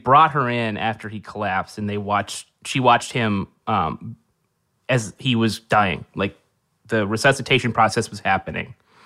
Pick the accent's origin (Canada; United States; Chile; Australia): United States; Merced, California; Merced, California, home of nothing.